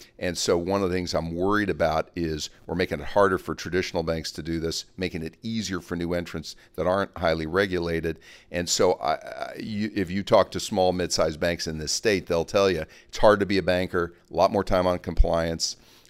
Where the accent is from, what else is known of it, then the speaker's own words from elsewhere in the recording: Kansas, United States; I'm from Kansas.